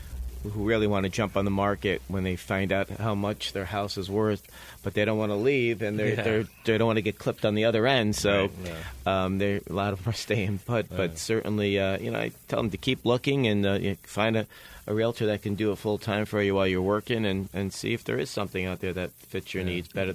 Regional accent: Cos Cob, Connecticut, United States; Growing up in Coscop, I wanted to play center field for the Yankees.

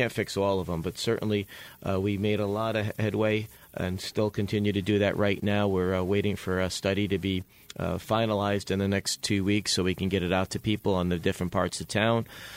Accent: Cos Cob, Connecticut, United States; Growing up in Coscop, I wanted to play center field for the Yankees.

